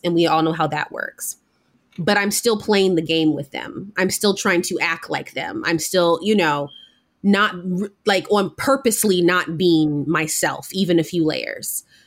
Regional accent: St. Louis, Missouri, United States; as a person who's also from St. Louis, and I carry that with me very publicly, so everybody knew that I was from St. Louis.

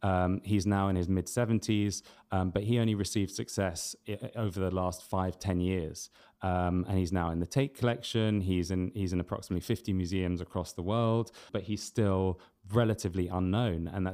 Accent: London, United Kingdom; I grew up in London and it's where I've spent my entire life.

